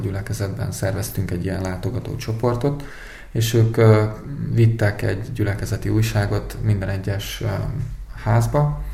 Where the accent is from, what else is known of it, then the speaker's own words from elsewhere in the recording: Zakarpattia Oblast, Ukraine; now in Hungary; mi magunk is határon túliak vagyunk, tehát mi Kárpátaljáról származunk, én is, a feleségem is